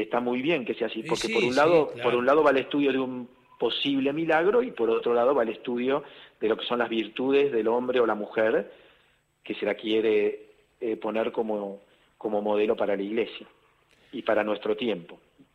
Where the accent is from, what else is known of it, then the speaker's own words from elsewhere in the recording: Buenos Aires, Argentina; Yo nací en Barrio Norte, Recoleta